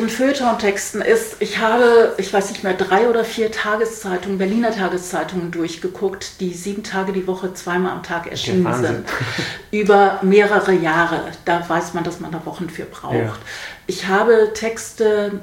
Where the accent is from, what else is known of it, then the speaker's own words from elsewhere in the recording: Netherlands; Ich komme aus den Niederlanden, wo auch alles digitalisiert ist